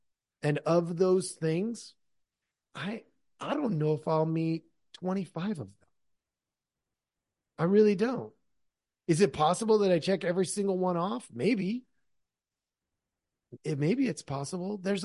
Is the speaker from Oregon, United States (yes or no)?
yes; Oregon, United States; It's where we were born and raised, or at least raised. I know I was born in Oregon, and we would travel to all the little swim holes.